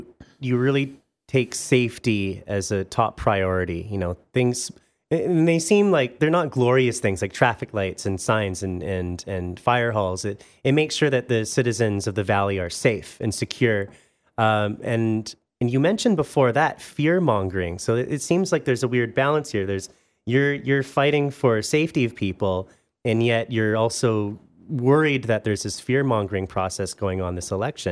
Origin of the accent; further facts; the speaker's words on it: Vancouver, British Columbia, Canada; I'm from Vancouver where I'm used to crazy stuff like this. I thought I was moving to a small community where nothing like this ever happens